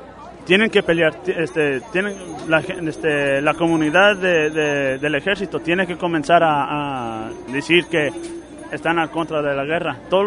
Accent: Los Angeles, California, United States; born there; Sí, nací aquí en Los Ángeles.

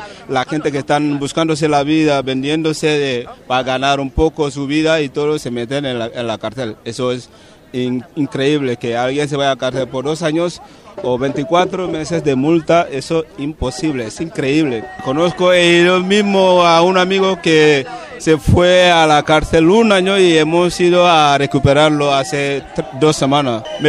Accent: Senegal; now in Spain; Yo soy de Senegal. Yo llevo 3 años aquí en España.

